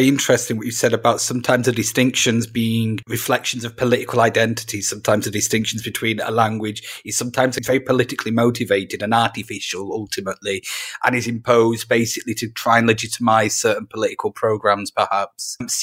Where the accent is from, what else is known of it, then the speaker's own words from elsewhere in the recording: England, United Kingdom; now in Portugal; So yeah, although I'm UK, I'm basically English, I'm also not that English. I'm resident in Portugal now